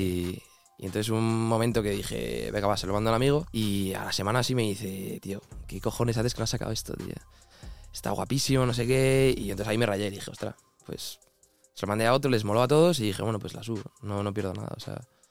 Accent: A Coruña, Galicia, Spain; now in Madrid, Spain; yo estoy de Coruña y vine a estudiar aquí a Madrid hace unos años

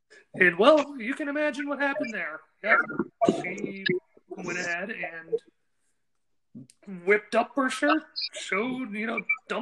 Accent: Austin, Texas, United States; I am born and raised in Austin. Spent 27 years of my life living there.

